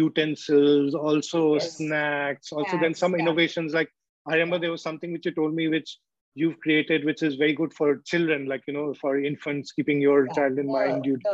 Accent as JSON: {"language": "English", "town": "Mumbai", "region": "Maharashtra", "country": "India", "said": "I am a Shivaji Park girl. So I'm a Bombay girl. It's not that I'm a girl from Kokan or, you know, Kolhapur. I am also a city girl like you."}